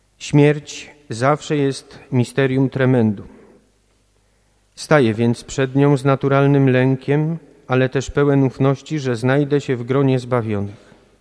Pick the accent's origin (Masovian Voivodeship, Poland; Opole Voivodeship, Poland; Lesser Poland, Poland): Lesser Poland, Poland; wychowywałem się w kręgu oddziaływania ówczesnego pasterza krakowskiej diecezji, a później ojca świętego Jana Pawła II.